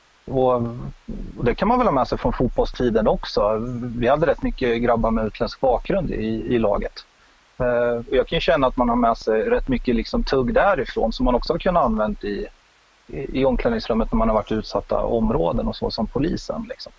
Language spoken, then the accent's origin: Swedish; Örebro, Örebro County, Sweden; now in Umeå, Sweden; Innan bodde jag i Örebro. Jag är från Örebro.